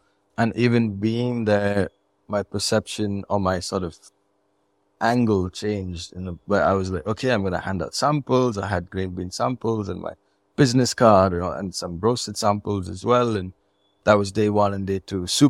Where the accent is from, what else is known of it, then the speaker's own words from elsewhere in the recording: India; just being an Indian coffee producer is like level or layer two to this.